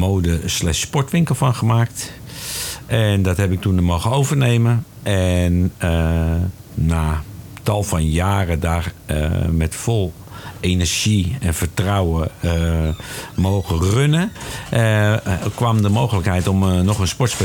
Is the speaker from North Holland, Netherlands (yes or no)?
yes; Zwanenburg, North Holland, Netherlands; Ik ben opgegroeid in Zwanenburg. En daar heb ik jarenlang een bedrijf mogen runnen wat van onze familie was.